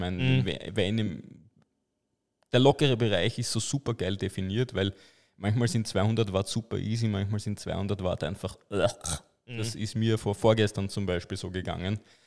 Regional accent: France; German is a second language; Würde ich sagen, als Franzose, nächstes Mal nur soft

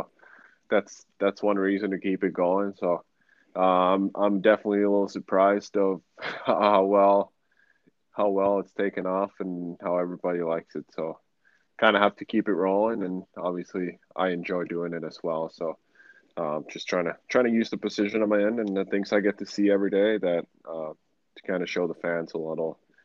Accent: Finland; when I moved over from Finland, I played 1 year, 2 years to kind of get that exposure to a college.

